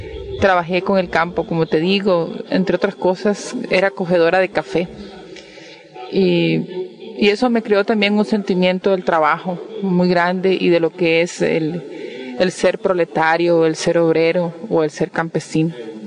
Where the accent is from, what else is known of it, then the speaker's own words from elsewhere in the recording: San Juan de Tibás, San José, Costa Rica; born there; Yo nací en San Juan de Tibás, que es un pueblo, era un pueblo maravilloso de Costa Rica.